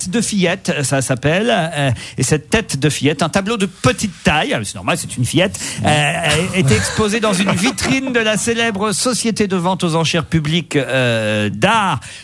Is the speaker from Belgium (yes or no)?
no; France; qui revient chez nous en France